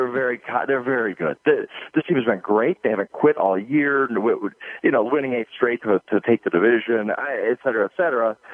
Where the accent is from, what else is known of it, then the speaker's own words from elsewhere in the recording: Wisconsin, United States; No, it's always, yeah, oh, of course I'm from Wisconsin.